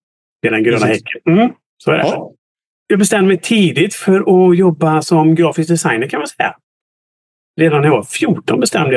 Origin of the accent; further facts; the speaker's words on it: Borås, Västra Götaland County, Sweden; Jag är uppvuxen och född i Borås. På Norrmalm föddes jag. Växte upp på Ängelbrektsgatan 83G.